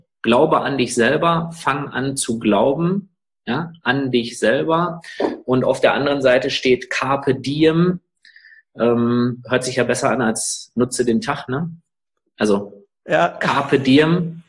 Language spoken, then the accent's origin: German; Bünde, North Rhine-Westphalia, Germany; Irgendwo aus Bünde, und wir sehen uns in Kölle.